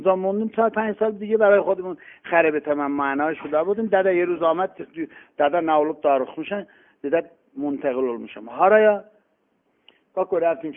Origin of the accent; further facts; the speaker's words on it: Iran; گفتم نمیتونم بگم بچه کجا، فقط میتونم بگم ایرانی هم. گفت چطور؟ گفتم بابای من ارتشی بوده، من خودم تو هواپیما به دنیا اومدم. هواپیما که نشست ما تو کرمانشان بودیم،